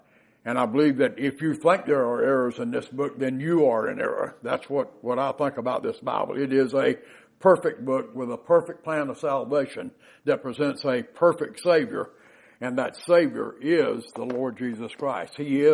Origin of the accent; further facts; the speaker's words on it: Augusta, Georgia, United States; I was born in Augusta, Georgia, and then through the events of my parents' life, they ended up getting divorced because my father had a serious drinking problem, and we ended up in various foster care facilities